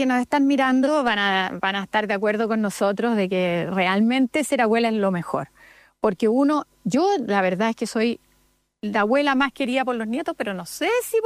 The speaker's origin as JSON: {"language": "Spanish", "country": "Chile", "said": "yo soy chilena, quiero mi país, conozco cada rincón de Chile"}